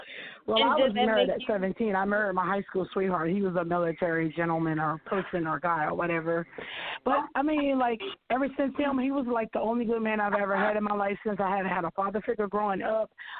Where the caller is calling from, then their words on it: Texas, United States; Hi, Annie. … I'm calling from Texas.